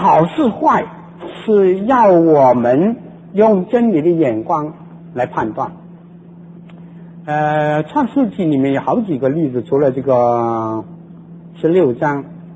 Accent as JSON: {"language": "Chinese", "country": "China", "said": "我们中国人"}